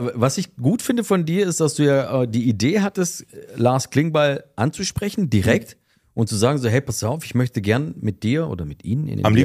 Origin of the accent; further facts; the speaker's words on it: Stuttgart, Baden-Württemberg, Germany; Also ich komme ja aus Stuttgart, da gibt es ja auch zigtausend Shisha-Bars.